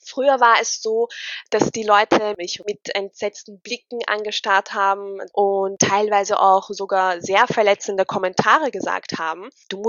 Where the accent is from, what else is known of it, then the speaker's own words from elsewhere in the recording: Austria; Ich bin 25 Jahre alt. Oh Gott, fühle ich mich alt. Ich bin Österreicherin mit tunesischen Wurzeln.